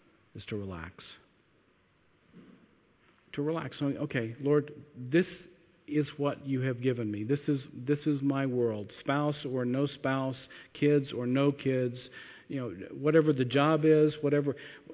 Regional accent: United States; You know, as an American, I look at my country, and in so many ways it seems like, man, just the wheels are falling off.

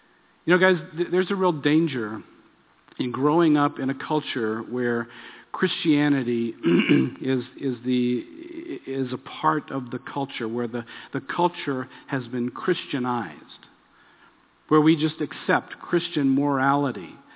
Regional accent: Texas, United States; Man, I'm from Texas. Of course.

